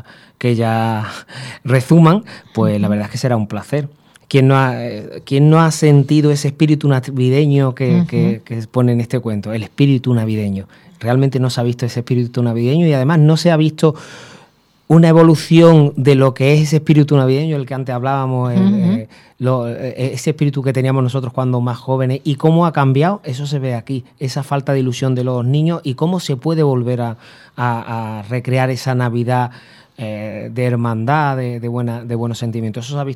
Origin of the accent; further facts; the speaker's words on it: Huelva, Andalusia, Spain; Había una necesidad de hacer teatro en mi tierra, allí en Huelva